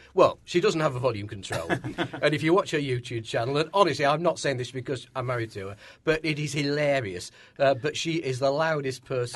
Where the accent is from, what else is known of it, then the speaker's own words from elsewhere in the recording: Manchester, North West England, United Kingdom; moved away as an adult; But then I went to university and I moved away from Manchester.